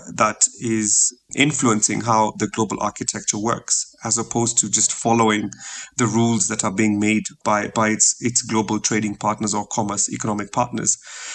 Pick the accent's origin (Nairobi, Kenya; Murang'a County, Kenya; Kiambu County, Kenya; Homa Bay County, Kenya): Nairobi, Kenya; I'm a Kenyan, born and raised in Nairobi.